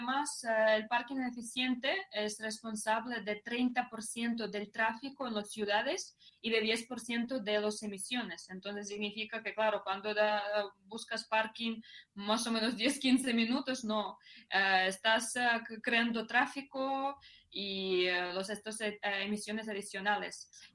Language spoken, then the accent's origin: Spanish; Ukraine; Spanish is a second language; now in Madrid, Spain; Pues yo soy madrileña, pero soy de Ucrania.